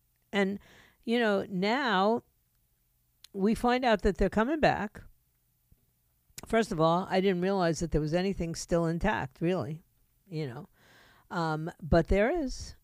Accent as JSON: {"language": "English", "town": "New York City", "region": "New York", "country": "United States", "tie": "born or raised there", "said": "You know, for me as a child, especially as a child growing up in New York City, now we had the Bronx Zoo where I could, if someone took me, go see animals."}